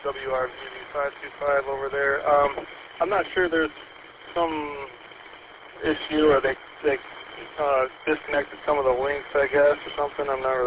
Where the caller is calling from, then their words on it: Southfield, Michigan, United States; I'm here in Southfield right now. I'm on the Warren repeater.